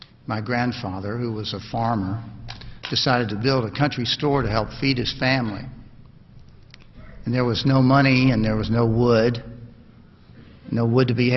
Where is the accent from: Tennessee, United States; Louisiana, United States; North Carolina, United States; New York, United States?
Tennessee, United States; born there; But I was born in Tennessee.